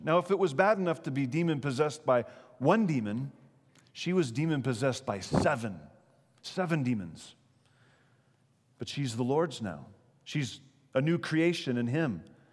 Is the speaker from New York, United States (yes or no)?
no; Idaho, United States; with my knuckleheadedness growing up in Southeast Idaho, I praise Jesus that God decided to deal with me outside the legal system.